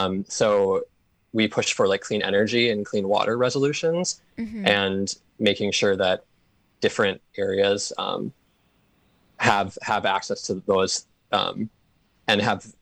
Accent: Waukesha, Wisconsin, United States; I grew up near Milwaukee in Waukesha and went to school in Madison as well at UW.

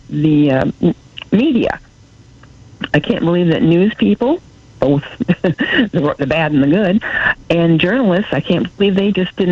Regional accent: Indiana, United States; I'm from Indiana, and all of our schools, most of the ones up here in northern Indiana

